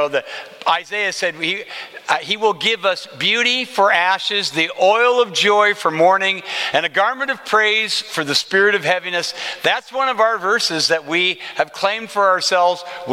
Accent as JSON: {"language": "English", "town": "Des Moines", "region": "Iowa", "country": "United States", "said": "I am from Des Moines, Iowa."}